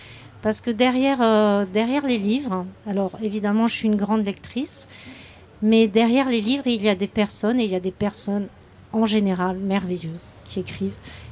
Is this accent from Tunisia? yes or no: no; Corsica, France; je viens du Nil, je viens de la Corse, et je suis aussi issue d'un milieu paysan, puisque mon père était berger.